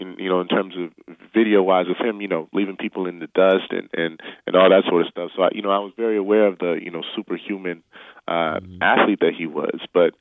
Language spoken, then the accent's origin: English; Toronto, Ontario, Canada; Toronto, Canada.